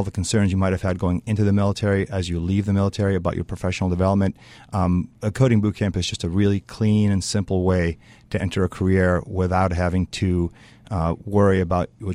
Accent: Chicago, Illinois, United States; So I'm from Chicago.

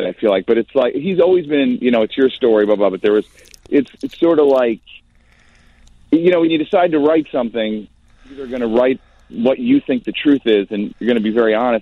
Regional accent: Glencoe, Illinois, United States; Is I grew up in Glencoe. I went to New Trier.

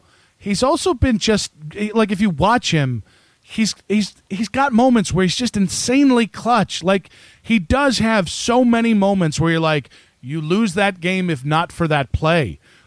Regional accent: Wadsworth, Ohio, United States; Oh, you got to understand, I'm from Wadsworth, Bittinger's, and I grew up going there.

